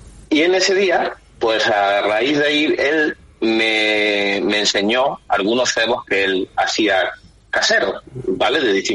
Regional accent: Las Palmas de Gran Canaria, Canary Islands, Spain; born there; Aunque de acento ya me quedan solo algunos flecos, pero sí, nací en Las Palmas de Gran Canaria.

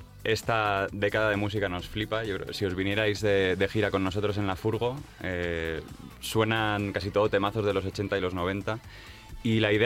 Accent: Alicante, Valencian Community, Spain; now in Madrid, Spain; Vamos a abrir en Alicante, que es mi tierra

